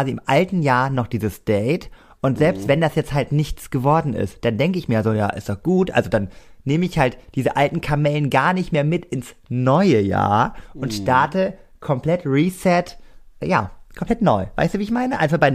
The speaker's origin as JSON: {"language": "German", "town": "Cuxhaven", "region": "Lower Saxony", "country": "Germany", "tie": "born or raised there", "said": "also wir haben uns in Cuxhaven, in meiner Heimat, über eine Dating-App kennengelernt."}